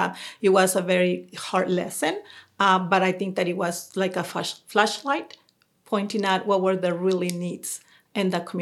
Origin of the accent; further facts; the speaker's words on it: Mexico; now in El Paso, United States; we're going to be going back to El Paso, Texas. That's where I live when I came from Mexico to United States. And my father and my siblings still live there.